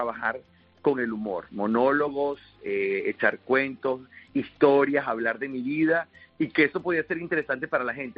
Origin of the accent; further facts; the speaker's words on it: Venezuela; now in Spain; la gente siempre se preguntaba, ¿por qué te viniste a España? ¿Qué buscas aquí? ¿Por qué te viniste a un país como Venezuela, que tiene dinero, que hay petróleo, que hay mujeres bonitas?